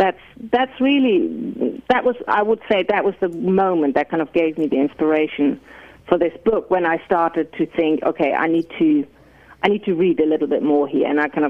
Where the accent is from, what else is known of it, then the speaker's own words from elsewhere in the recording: Germany; now in France; Well, as a German who lives in Brittany, how dare I write about the American founding fathers?